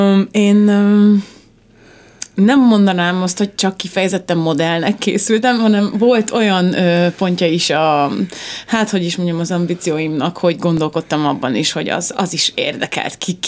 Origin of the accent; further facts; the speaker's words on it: Ajak, Szabolcs-Szatmár-Bereg, Hungary; also born or lived in Kisvárda; születtem, Ajakon jártam óvodába, meg általános iskolába, közben már zeneiskolába, Kisvárdára, tehát Ajak és Kisvárda nagyon közel van egymáshoz